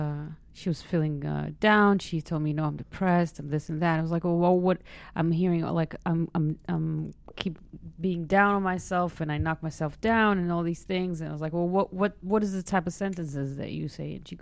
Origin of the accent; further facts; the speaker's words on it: Israel; English is a second language; I came from Israel